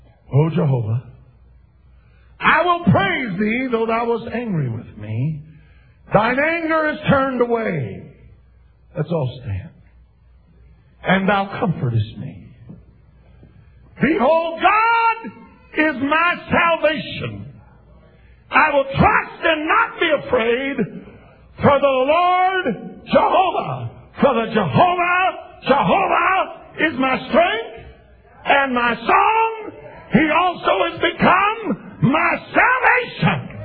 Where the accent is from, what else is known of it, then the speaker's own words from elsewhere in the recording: Pueblo, Colorado, United States; I was from Pueblo, Colorado.